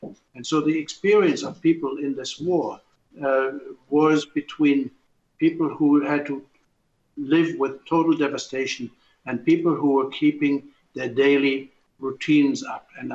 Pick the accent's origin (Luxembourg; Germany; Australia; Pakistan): Germany; I felt that I had enough information directly growing up in Germany that would give me the flavor of areas and different places.